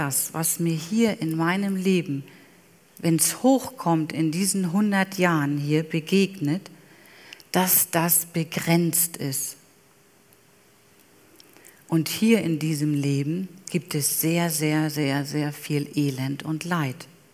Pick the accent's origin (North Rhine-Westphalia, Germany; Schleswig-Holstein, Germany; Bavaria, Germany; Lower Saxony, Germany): Schleswig-Holstein, Germany; Lübeck; Und wie ich jung war und in der Jugend war, in meiner Heimatgemeinde, damals in Lübeck